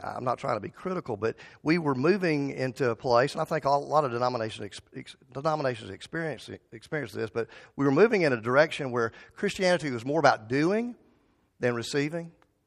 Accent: Albany, Georgia, United States; Back in the 80s, when we were members of a PCA church in Albany, Georgia, my hometown

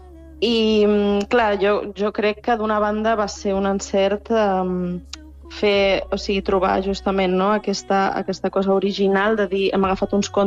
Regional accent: Ibiza, Balearic Islands, Spain; Sí, sóc eivissenca jo. Encara que no tinguis accent...

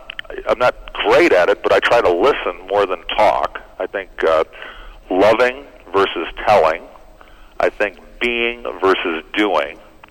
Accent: Chicago, Illinois, United States; Well, I'm from Chicago, Illinois, a Midwesterner.

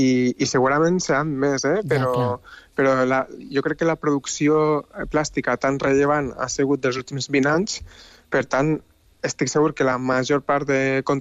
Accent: Tarragona, Catalonia, Spain; now in Basque Country, Spain; jo sóc de Tarragona, eh? Però jo estic vivint al País Basc

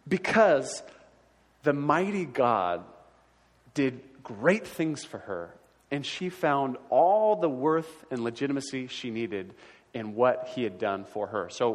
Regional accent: Newport, United States; I grew up in Newport, so Thanksgiving, Christmas is a time where I'll be in the malls.

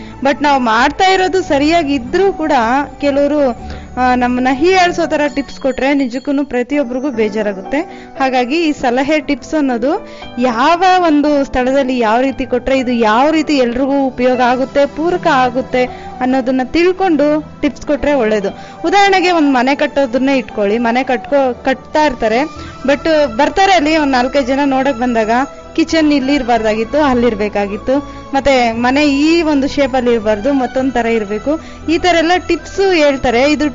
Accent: Handenahalli, Karnataka, India; ನಾನು ಹಂದೇನಹಳ್ಳಿಯಿಂದ ಬಂದಿದ್ದೀನಿ.

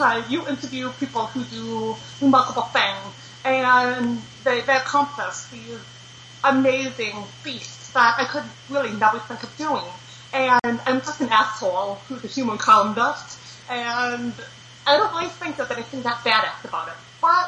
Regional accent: Texas, United States; born there; Most people, when they meet me, the accent kind of gets it away. I'm deaf, I was born in Texas, you put the two together, this is what comes up.

